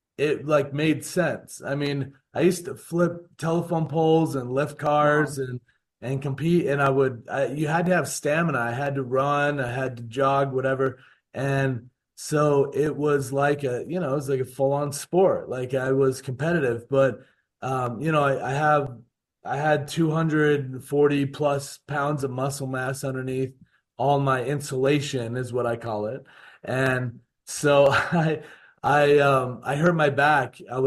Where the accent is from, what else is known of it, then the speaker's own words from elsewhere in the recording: Utah, United States; I'm from Utah. That's my home base.